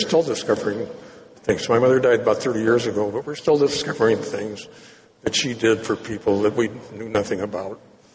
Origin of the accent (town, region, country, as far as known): Detroit, Michigan, United States; born or raised there